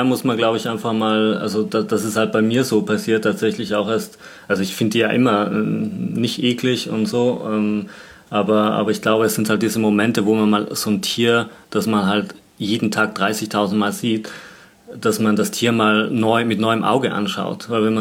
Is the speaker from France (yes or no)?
no; Tyrol, Austria; born or raised there